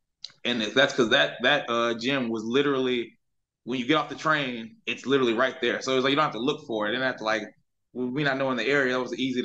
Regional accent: Louisiana, United States; DC's from Louisiana. I'm from Louisiana.

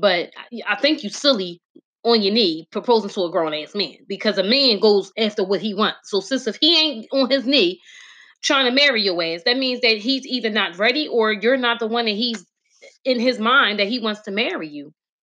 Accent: Philadelphia, Pennsylvania, United States; But those that don't know, I'm from Philly, born and raised.

